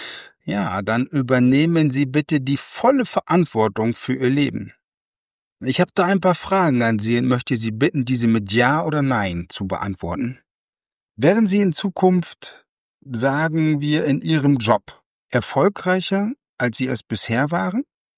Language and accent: German; Osnabrück, Lower Saxony, Germany; also born or lived in Munich; Und ich bin vor einigen Jahren aus meinem geliebten München, ja, nach 22 Jahren, wieder in meine Heimatstadt Osnabrück-Bransche gezogen.